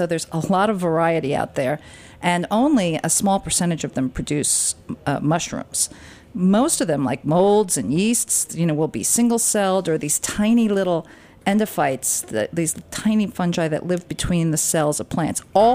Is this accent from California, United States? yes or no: no; Westchester, New York, United States; I grew up in Westchester. My dad's an Italian